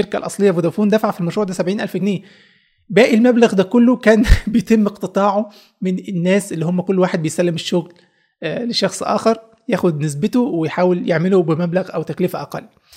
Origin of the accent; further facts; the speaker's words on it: Egypt; عندنا في مصر مش عارف ليه يعني كله بيفكر يفتح مطعم كمشروع تجاري